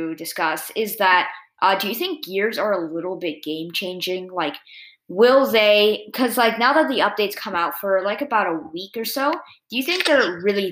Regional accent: New Jersey, United States; born there; Okay, so I was born in New Jersey in a hospital

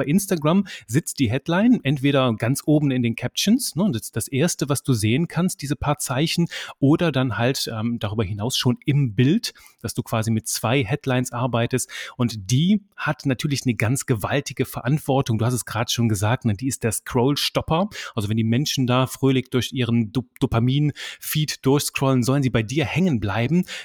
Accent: Eastern Belgium, Belgium; bin kein Russe, bin Belgier, komme aus einem kleinen 250-Einwohner-Dorf im Osten von Belgien

